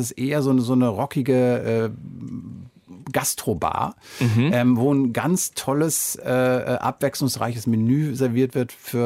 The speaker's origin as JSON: {"language": "German", "region": "North Rhine-Westphalia", "country": "Germany", "said": "ich bin ein zutiefst positiver Mensch, ich bin Münsterländer."}